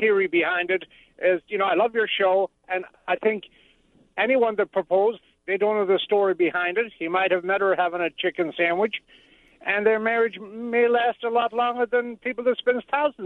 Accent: Ireland; I'm the Irishman out there.

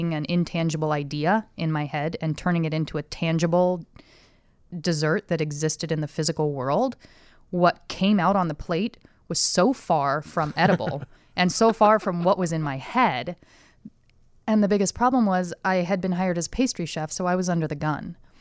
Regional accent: Seattle, Washington, United States; Yeah, I am from Seattle.

